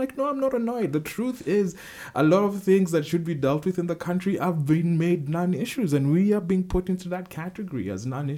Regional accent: Kenya; waking up Kenya to the reality that queer people are here and there's nothing you can do about it and we're as Kenyan as you are.

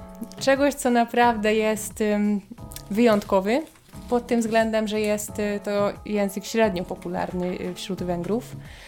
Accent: Hungary; Polish is a second language; moved away as an adult; now in Poland; jestem z Węgier, jestem 100% Węgierką, ale mieszkam od 10 lat tutaj w Polsce i od 8 lat na Śląsku.

